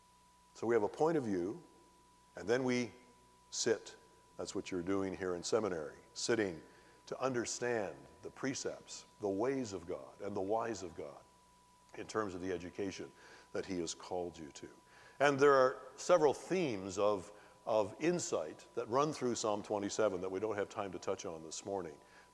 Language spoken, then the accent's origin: English; Canada; As a Canadian and a British subject, I would never walk up